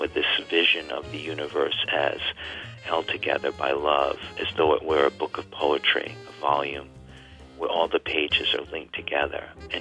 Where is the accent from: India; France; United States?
United States; Westerly, Rhode Island; it's really about my return to my hometown, Westerly, Rhode Island, where I'm actually today visiting my family.